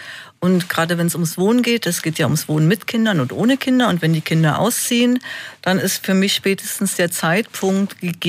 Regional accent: Berlin, Germany; ich bin Berlinerin und ich möchte gerne dann auch in Berlin leben

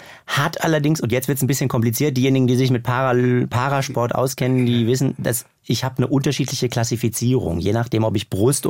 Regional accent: Bochum, North Rhine-Westphalia, Germany; now in Berlin, Germany; ich komme ursprünglich aus Bochum, lebe jetzt aber auch in Berlin zur Hälfte

